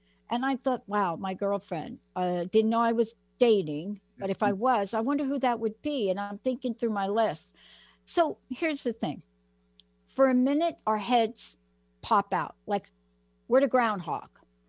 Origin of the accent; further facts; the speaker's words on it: Bronx, New York, United States; So I'm from the Bronx.